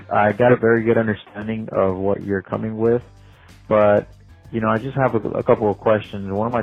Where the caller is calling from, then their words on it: Laredo, Texas, United States; I'm calling you from Dial Van Inc., a trucking company here in Laredo, Texas.